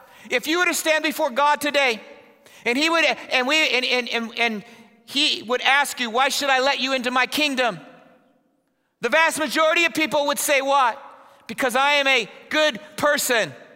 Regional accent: Indiana, United States; I grew up in Indiana. We experienced earthquakes.

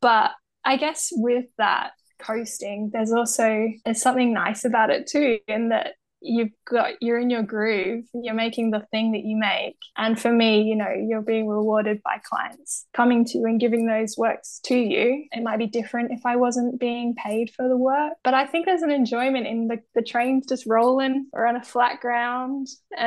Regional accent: Greece; not many people know this about me, but I grew up in Greece.

